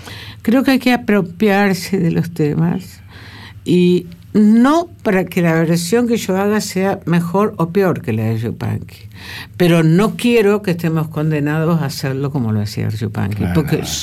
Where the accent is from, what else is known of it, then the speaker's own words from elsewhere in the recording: Villaguay, Entre Ríos, Argentina; se van a vivir a mi pueblo, Villaguay.